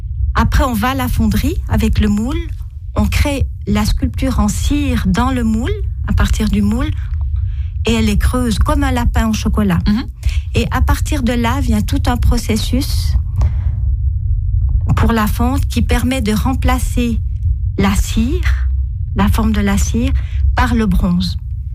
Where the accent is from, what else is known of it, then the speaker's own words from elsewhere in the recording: Fribourg, Switzerland; Nos tout premiers clients, c'est des Fribourgeois, parce qu'on est Fribourgeois.